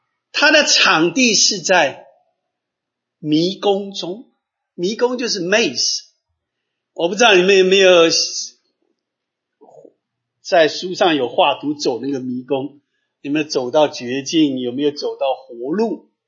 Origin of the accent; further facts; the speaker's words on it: China; 我们中国人一看就是哼哈二将，是吧？